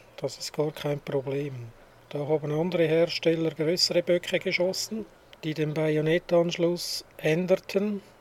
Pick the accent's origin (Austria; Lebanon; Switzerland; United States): Switzerland; Ja, ich bin Schweizer.